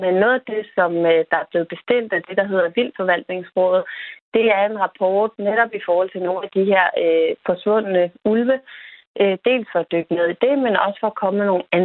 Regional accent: Capital Region of Denmark, Denmark; Nu er jeg selv bornholmer og kommet meget i Bisonskoven

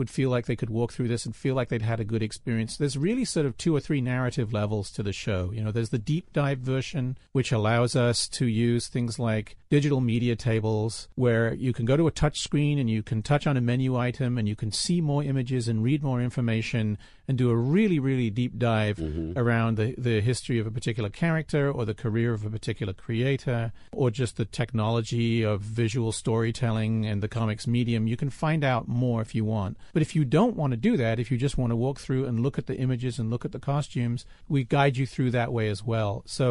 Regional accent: Wales, United Kingdom; now in Philadelphia, United States; As you can probably hear, I'm not actually from around here.

